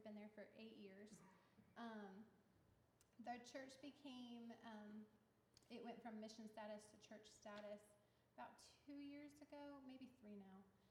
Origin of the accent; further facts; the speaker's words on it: Bloomfield, Indiana, United States; also born or lived in Pennsylvania; So even though we were in Pennsylvania for 8 years, I'm actually from Indiana. I was born and raised here. I grew up in a little town called Bloomfield.